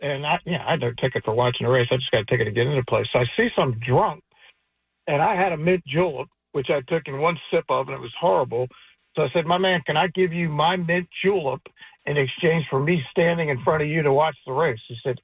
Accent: Baltimore, Maryland, United States; because I grew up in Baltimore, so I'm a Preakness guy.

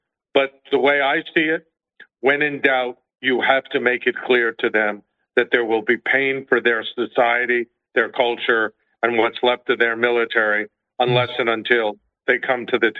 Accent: United States; how can I, as an American who wants to avoid a nuclear conflagration

